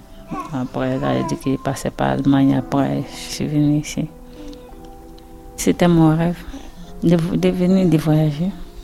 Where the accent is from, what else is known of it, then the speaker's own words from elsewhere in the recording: Côte d’Ivoire; Je viens de la Côte d'Ivoire.